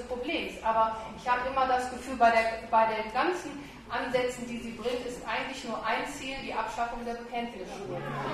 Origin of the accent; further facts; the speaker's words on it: Cologne, North Rhine-Westphalia, Germany; Ich komme aus Köln, wir haben in Köln gerade, Sie haben es angesprochen